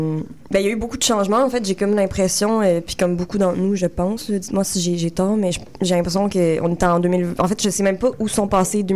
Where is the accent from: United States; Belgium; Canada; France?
Canada; Montreal, Quebec; Moi, je viens de Montréal, de l'hôpital Sainte-Justine, d'Outremont. mais je viens d'une famille d'artistes, je vais le dire de même. Ouais, je viens d'une famille d'artistes, d'une mère écrivaine, d'un père musicien.